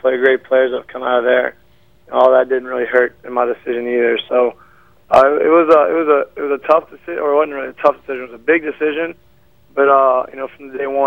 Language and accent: English; Louisiana, United States; I'm from Louisiana. I live, you know, my hometown's 45 minutes west of Baton Rouge. So, or east of Baton Rouge, sorry.